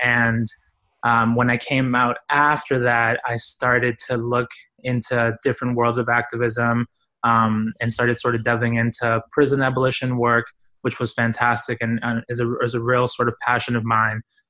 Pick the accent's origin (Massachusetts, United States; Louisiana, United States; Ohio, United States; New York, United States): Massachusetts, United States; Boston; I grew up in Boston, and Boston has this very sort of very active field of different forms of organizing.